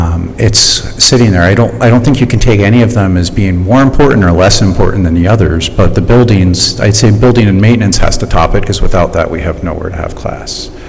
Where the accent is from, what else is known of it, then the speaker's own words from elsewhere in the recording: Trenton, New Jersey, United States; I'm born and raised in Trenton.